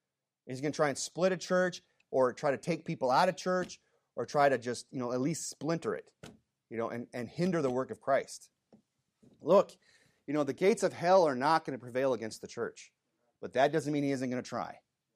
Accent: Michigan, United States; I know I came from Michigan with places like Glen Arbor, you know, and Ann Arbor, but that doesn't make me an arborist

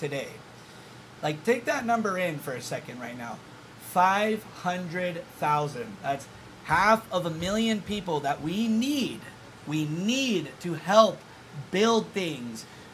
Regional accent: Kauai, Hawaii, United States; now in Oahu, United States; For instance, I grew up in Kauai.

